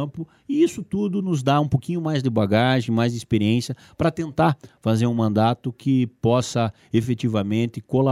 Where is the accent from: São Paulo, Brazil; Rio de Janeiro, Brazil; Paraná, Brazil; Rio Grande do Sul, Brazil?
Paraná, Brazil; Clevelândia; also born or lived in São Carlos do Ivaí; Eu me criei em Clevelândia, a terra do meu pai, e em São Carlos do Ivaí, que é a terra da minha mãe.